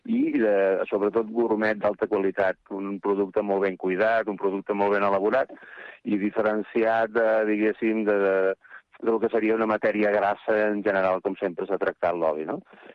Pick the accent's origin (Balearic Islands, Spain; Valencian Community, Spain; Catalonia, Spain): Catalonia, Spain; Figuerola del Camp; Som de Figuerola del Camp, de la comarca de del Camp. Sí, sí, província de Tarragona. Som un poblet petit on tenim ubicat el molí d'oli.